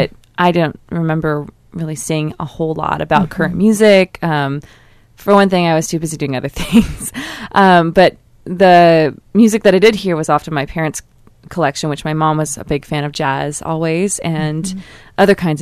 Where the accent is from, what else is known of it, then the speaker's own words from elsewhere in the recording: Sitka, Alaska, United States; my hometown of Sitka, Alaska.